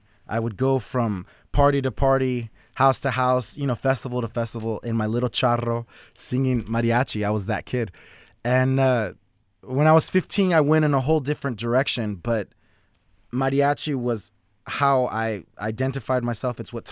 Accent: Sanger, California, United States; I'm from the United States. I'm from California. I'm a Sanger boy, a little country boy from Sanger.

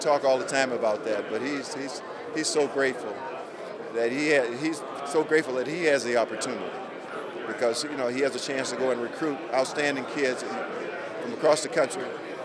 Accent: Houston, Texas, United States; And so Duffy recruited George Webster from Anderson, South Carolina, Bubba Smith from Beaumont, and I was from Houston. We had 11 or 12 of us from the South.

